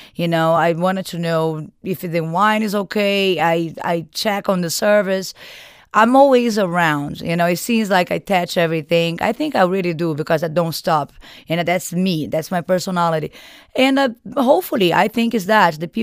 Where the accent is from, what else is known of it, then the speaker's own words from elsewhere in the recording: Liguria, Italy; You know, I grew up in Liguria, which is, you know, next to France.